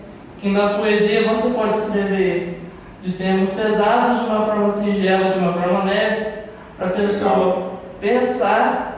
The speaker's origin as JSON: {"language": "Portuguese", "town": "São Sebastião do Paraíso", "region": "Minas Gerais", "country": "Brazil", "tie": "born there", "said": "Nasci aqui mesmo em São Sebastião do Paraíso. Tenho 23 anos"}